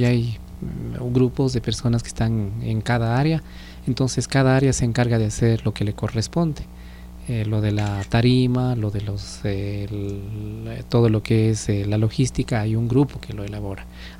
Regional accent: Ecuador; esta lengua de los indígenas que estamos aquí, que vivimos aquí, que somos parte del Ecuador

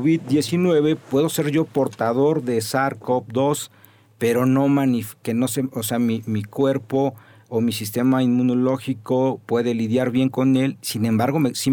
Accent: Mexico; como generalmente somos las familias mexicanas

